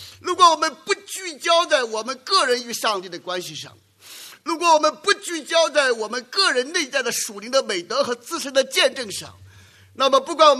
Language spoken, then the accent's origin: Chinese; China; 所以我们中国人讲义